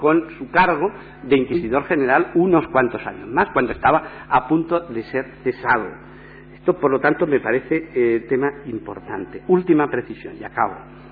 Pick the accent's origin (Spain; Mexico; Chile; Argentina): Spain; ¿Cuánto hemos presumido como españoles de esa supuesta lección de racionalismo dada a Europa?